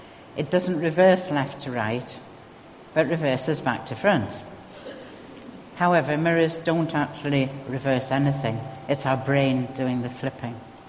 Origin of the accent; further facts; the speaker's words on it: North East England, United Kingdom; accent: Geordie; I'm not going to attempt the Scots with my Geordie accent.